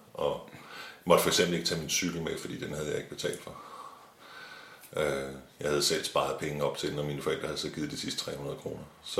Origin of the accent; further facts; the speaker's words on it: Capital Region of Denmark, Denmark; born there; jeg er født og opvokset i Jehovas vidner. Min familie boede på Bornholm, da jeg blev født.